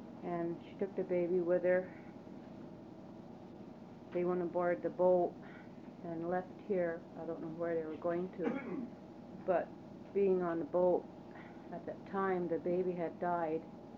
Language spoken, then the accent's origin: English; Unalaska, Alaska, United States; I'm here from Unalaska.